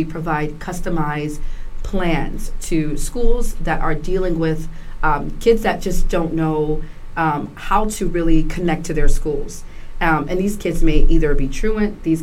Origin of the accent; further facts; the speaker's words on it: New York City, New York, United States; So I am originally from New York City, second generation Bronxite, but my grandparents actually migrated from the South.